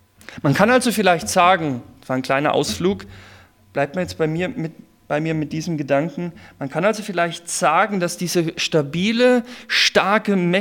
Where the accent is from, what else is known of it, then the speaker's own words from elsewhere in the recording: Bavaria, Germany; meine Eltern bin groß geworden im Landkreis Coburg, das ist in der Nähe vom Fichtelgebirge